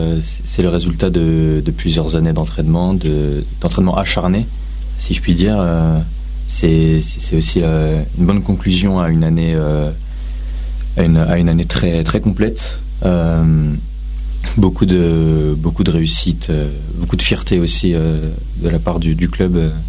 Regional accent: Montmorency, Île-de-France, France; born there; Je suis né à Montmorency.

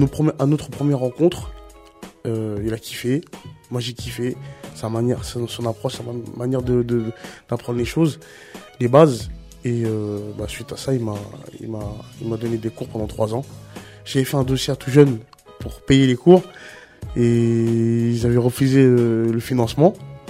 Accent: Saint-Denis, Île-de-France, France; comédien. Je viens tout droit de Saint-Denis, hein, pur produit de Saint-Denis. Je suis né et j'ai grandi à Saint-Denis. Quartier Percémoire

